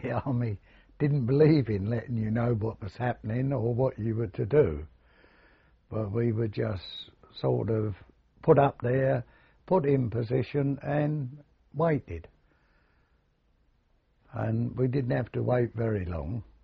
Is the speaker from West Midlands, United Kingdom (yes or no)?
no; West Ham, London, United Kingdom; born there; I was born in West Ham in London.